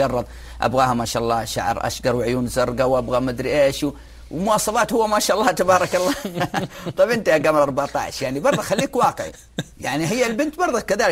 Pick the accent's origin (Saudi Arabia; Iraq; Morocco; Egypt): Saudi Arabia; Jeddah, Makkah Province; يعني موثوقة عندنا في جدة وفي غيرها يعني من المدن